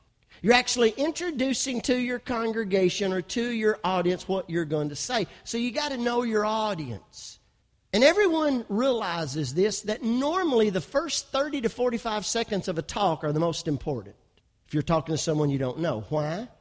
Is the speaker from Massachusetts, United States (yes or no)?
no; Kentucky, United States; accent: West Kentucky; Now they're adjusting to my West Kentucky accent.